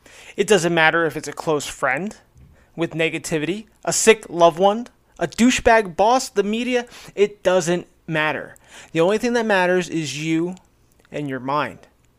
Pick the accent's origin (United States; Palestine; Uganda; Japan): United States; New Jersey; Okay, you're not far from where I was. I was from Warren County.